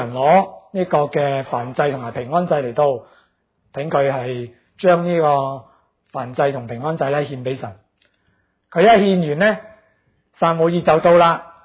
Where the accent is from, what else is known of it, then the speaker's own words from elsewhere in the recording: Guangdong, China; 或者我哋广东人讲点样先可以啱佢心水呢？